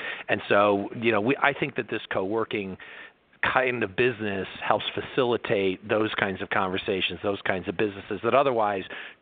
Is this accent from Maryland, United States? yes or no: no; Detroit, Michigan, United States; moved away as an adult; now in Los Angeles, United States; I'm originally from the Detroit area and I came